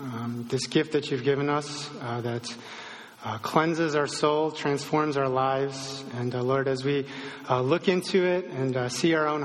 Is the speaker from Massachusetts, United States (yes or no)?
no; Chicago, Illinois, United States; moved away as an adult; I'm not from the Bay Area. I grew up around Chicagoland. I moved out here about 10 years ago, and this place is still strange.